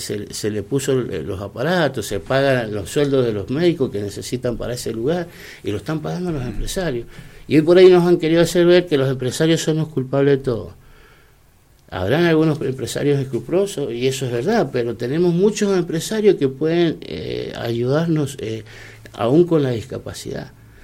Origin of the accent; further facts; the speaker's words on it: Luján, Buenos Aires Province, Argentina; también nos mueve es que somos lujaninos nacidos en Luján. Y siempre apostamos por Luján. Nunca nos fuimos de Luján. Caminamos las calles de Luján cada día de nuestras vidas